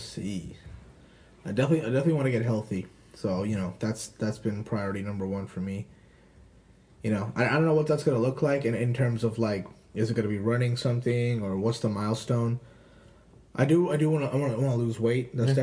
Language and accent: English; Canada; I'm from Canada. He's from the UK.